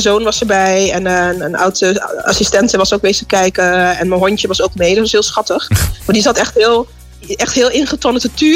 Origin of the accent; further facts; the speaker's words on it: Netherlands; Ja, ik kom van Nederland uit dan.